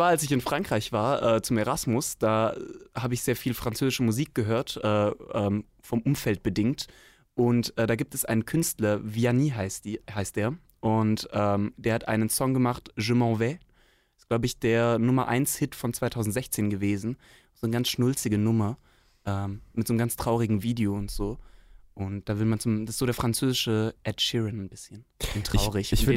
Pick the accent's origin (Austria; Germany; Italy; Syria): Germany; Swabia; now in Bavaria, Germany; es ist auch nicht einfach, sich zu integrieren in Bayern als Schwabe